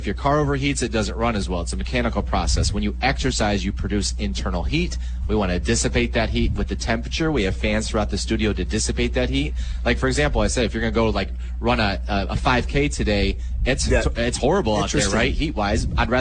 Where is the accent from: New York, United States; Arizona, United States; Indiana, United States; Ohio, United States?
Ohio, United States; Toledo; I grew up in Toledo, right on the border of Ohio State and Michigan.